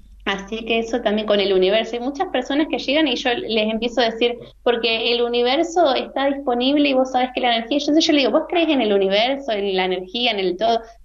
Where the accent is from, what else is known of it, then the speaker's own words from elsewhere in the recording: Rosario, Santa Fe, Argentina; yo soy acá de Rosario